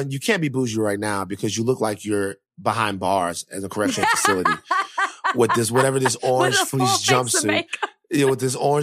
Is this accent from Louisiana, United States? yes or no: yes; Louisiana, United States; I am from Louisiana, and I know a bunch of people who are great people who happen to have conservative beliefs